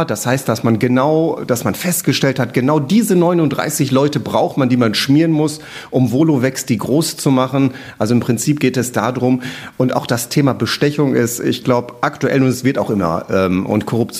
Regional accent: Dortmund, North Rhine-Westphalia, Germany; ich komme aus Dortmund und der Thriller spielt in Dortmund

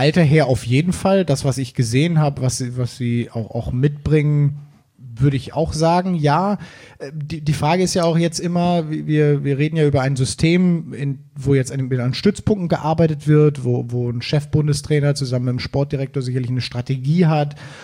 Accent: Cologne, North Rhine-Westphalia, Germany; now in Hamburg, Germany; wie man bei uns in Köln ja so sagt, hier aus Hamburg.

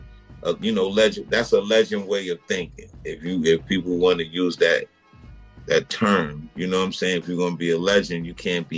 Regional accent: Brooklyn, New York, United States; You know, I come from Brownsville, Brooklyn, and I lived in a house with both of my parents.

